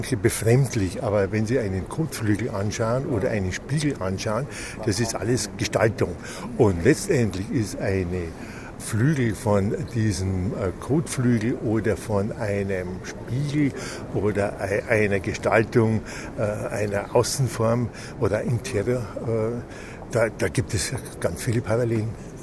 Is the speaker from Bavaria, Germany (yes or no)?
yes; Regensburg, Bavaria, Germany; Wir als Bayern kennen ihn ja besonders gut, wir als Regensburger im Besonderen.